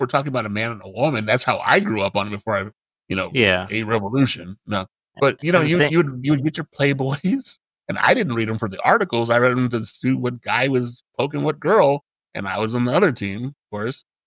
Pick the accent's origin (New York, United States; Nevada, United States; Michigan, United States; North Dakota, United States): Nevada, United States; Las Vegas; And I should know because I am from Las Vegas, born and raised.